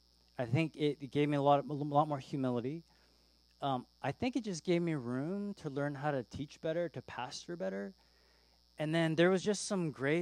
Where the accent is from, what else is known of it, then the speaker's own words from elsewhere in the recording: Toronto, Ontario, Canada; moved away as an adult; also born or lived in Chicago, United States / Detroit, United States; I said, I'm from Toronto. How did you get to Detroit? I said, well, I went to seminary in Chicago, and then I moved to Detroit, and I loved Detroit.